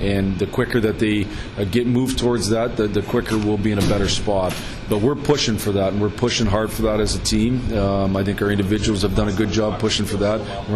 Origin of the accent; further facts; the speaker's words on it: Sault Ste. Marie, Michigan, United States; I grew up in Sault Ste. Marie, and it's just a bunch of great people that care about you. And there's a sense of community for sure, a sense of belonging in the UP.